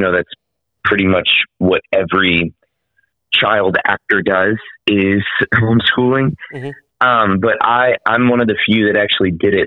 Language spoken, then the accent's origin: English; Nashville, Tennessee, United States; I was born in Nashville, mm-hmm. and my parents owned a restaurant in Nashville, and it was called the Nashville Palace.